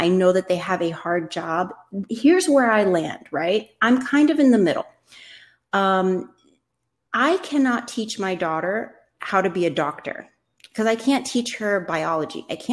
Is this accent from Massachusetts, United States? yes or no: no; Miami, Florida, United States; Because I grew up in Richmond Heights. I live in Miami, Florida.